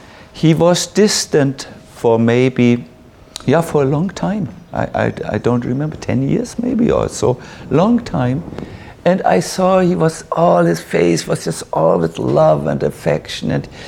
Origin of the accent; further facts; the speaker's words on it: North Germany, Germany; English is a second language; I'm from North Germany, and sometimes when I don't edit my language, it's impossible, you know.